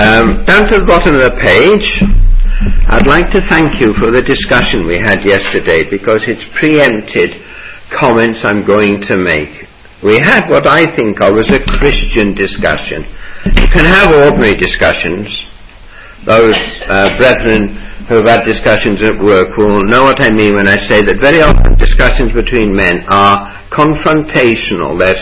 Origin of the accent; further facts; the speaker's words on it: England, United Kingdom; And all we mean is, us English do it. And we only do it because we're English.